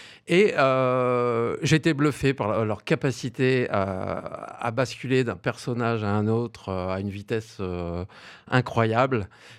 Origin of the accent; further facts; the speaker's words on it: Lille, Hauts-de-France, France; Alors ça, c'était dans le Nord, parce que moi, je suis originaire de Lille et j'ai démarré l'impro à Lille